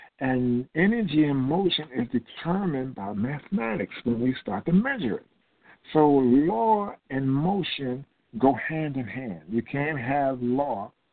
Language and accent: English; Philadelphia, Pennsylvania, United States; And, I'm from Philadelphia.